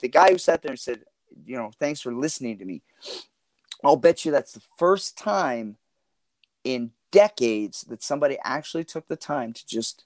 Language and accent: English; Canada; You know, as a Canadian, in this country, it is, it's not the best country in the world, but it's the best country to me.